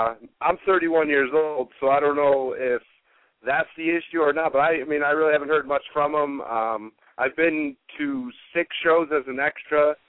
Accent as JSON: {"language": "English", "town": "Rochester", "region": "New York", "country": "United States", "said": "I'm from Rochester, New York, and this is where I learned, and this is where I've kind of perfected my craft."}